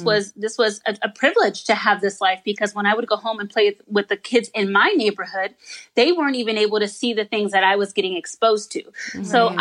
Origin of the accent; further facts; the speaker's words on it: Compton, California, United States; what's crazy about my story is I grew up in Compton, but essentially when it came to going to school, in my second grade year, which is very shortly, so I didn't actually end up going to school in Compton.